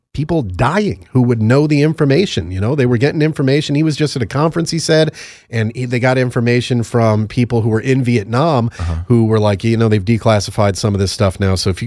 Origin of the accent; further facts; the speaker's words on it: Connecticut, United States; this spreadsheet where I can look like my home state of Connecticut, West Haven.